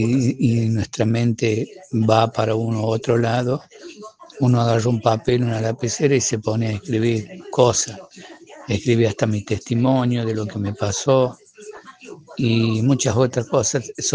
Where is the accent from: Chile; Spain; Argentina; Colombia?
Argentina; La Rioja; Soy de La Rioja.